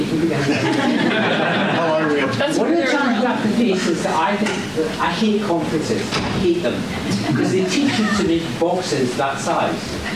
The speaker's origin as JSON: {"language": "English", "region": "Scotland", "country": "United Kingdom", "said": "I'm Scottish, so weird is like staying up till 9 o'clock."}